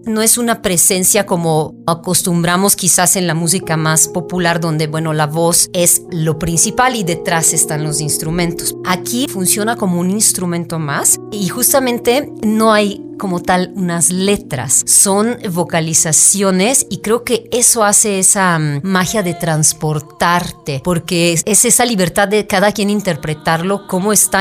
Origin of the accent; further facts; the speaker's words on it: Brussels, Brussels-Capital Region, Belgium; also born or lived in Italy; now in Mexico; Yo soy de Italia, pero yo crecí en Bélgica, en Bruselas, y ahora llevo 20 años en México.